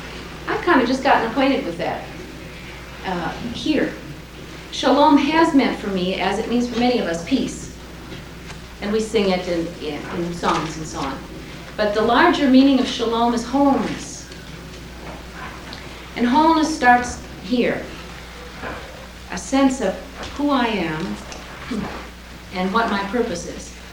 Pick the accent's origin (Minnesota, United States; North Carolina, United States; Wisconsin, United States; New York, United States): Minnesota, United States; Minneapolis; I'm from Minneapolis, so I'm far away.